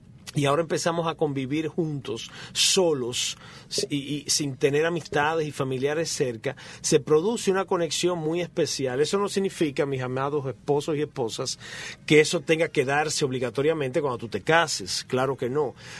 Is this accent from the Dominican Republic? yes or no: yes; Santo Domingo, Dominican Republic; now in United States; En aquel entonces nosotros nos mudamos de Santo Domingo a la Florida